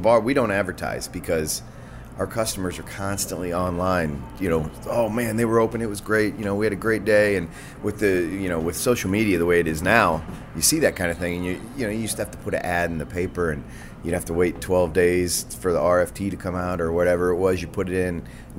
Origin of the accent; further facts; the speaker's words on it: Kansas City, United States; I grew up in Kansas City.